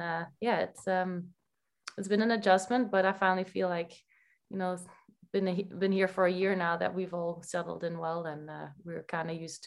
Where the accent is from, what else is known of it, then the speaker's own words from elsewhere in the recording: Belgium; English is a second language; moved away as an adult; I'm from Belgium. I never moved out of Belgium until last year.